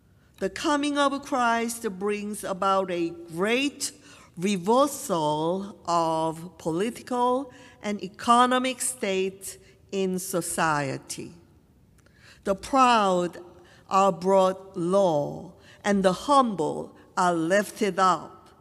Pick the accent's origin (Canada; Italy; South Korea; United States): South Korea; I think Korea, my home country, could be a good example.